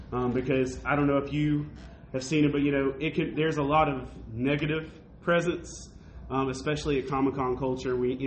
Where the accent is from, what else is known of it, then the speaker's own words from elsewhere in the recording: Lumberton, North Carolina, United States; I am a pastor from Lumberton, North Carolina